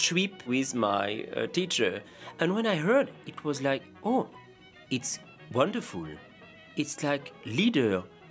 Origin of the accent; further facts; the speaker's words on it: Martinique; English is a second language; now in Paris, France; I grew up in Martinique